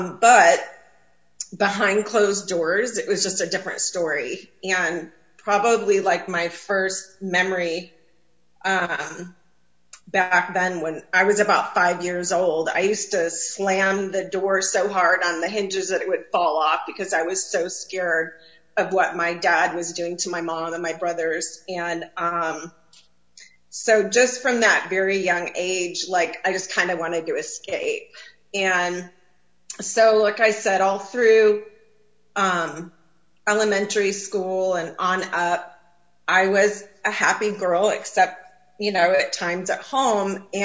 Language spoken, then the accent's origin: English; Michigan, United States; I grew up in Northern Michigan, and I have three older brothers